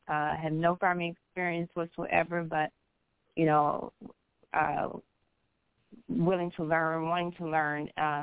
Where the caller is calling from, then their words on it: Grand Rapids, Michigan, United States; in Grand Rapids, Michigan.